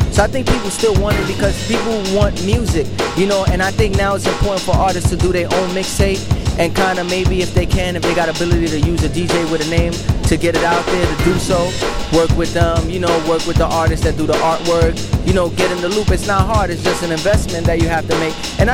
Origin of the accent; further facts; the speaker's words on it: New York City, New York, United States; I'm from the South Bronx.